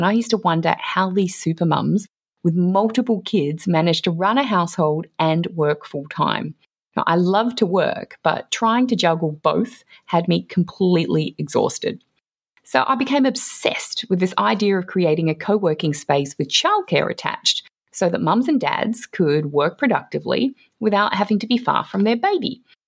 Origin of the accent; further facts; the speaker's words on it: Australia; I'm also an Aussie mum of three young kids